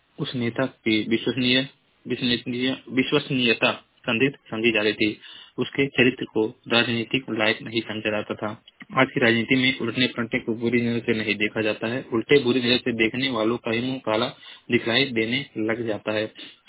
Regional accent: Uttar Pradesh, India; मैं जिला महाराजगंज का निवासी हूँ।

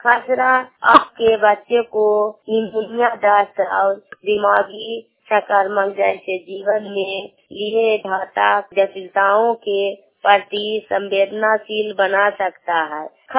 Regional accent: Sherpur, Bihar, India; मैं शेरपुर की रहने वाली हूँ, सीएम की काम करती हूँ और हरनौत नालंदा जिला को रहने वाली हूँ।

